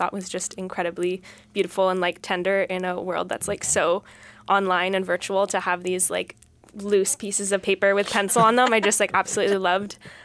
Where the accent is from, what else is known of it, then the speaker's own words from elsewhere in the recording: Juneau, Alaska, United States; moved away as an adult; now in Seattle, United States; I was born and raised in Juneau, started dancing here from a very young age